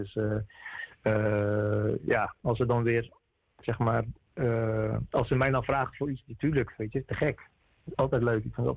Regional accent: Alphen aan den Rijn, South Holland, Netherlands; ik kom natuurlijk uit Alphen aan de Rijn.

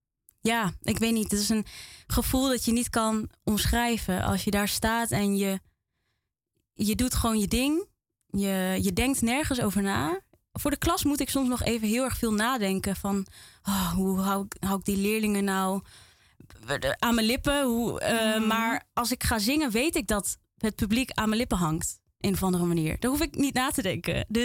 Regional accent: Almelo, Overijssel, Netherlands; also born or lived in The Hague; toen ik baby was, ben ik ook weer teruggegaan naar Almelo. Uh-huh. Want de ouders van papa en mama, die woonden daar. Dus, en ze misten ze eigenlijk heel erg. Dus toen zijn we snel naar Almelo gegaan en daar ben ik opgegroeid.

